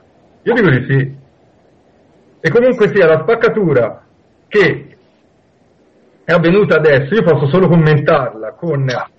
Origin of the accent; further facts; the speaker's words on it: Tuscany, Italy; è il Lazio, noi siamo toscani